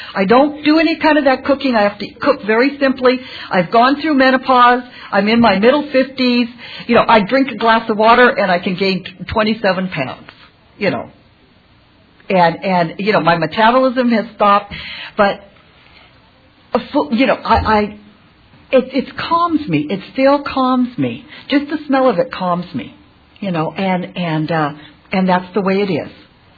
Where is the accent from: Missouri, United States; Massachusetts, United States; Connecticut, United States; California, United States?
California, United States; I'm from the San Fernando Valley, and I'm a compulsive overeater.